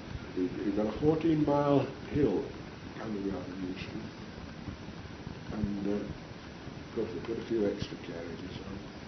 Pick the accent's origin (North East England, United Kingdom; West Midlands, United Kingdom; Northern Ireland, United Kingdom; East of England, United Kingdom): West Midlands, United Kingdom; Rugby; Then I got back to Rugby. There was that was my hometown, incidentally, Rugby.